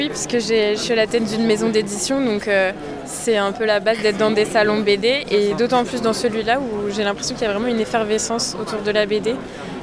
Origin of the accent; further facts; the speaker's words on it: Normandy, France; nous on vient de Normandie.